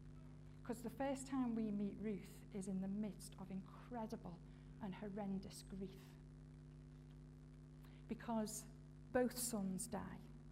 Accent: Liverpool, North West England, United Kingdom; like we're Scousers from Liverpool.

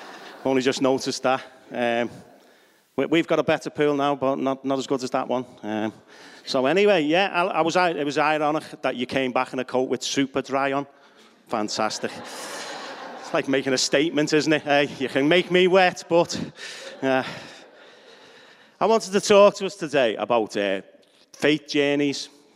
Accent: Bootle, North West England, United Kingdom; Before anyone moans, I'm from Bootle, so I'm allowed to say it, okay?

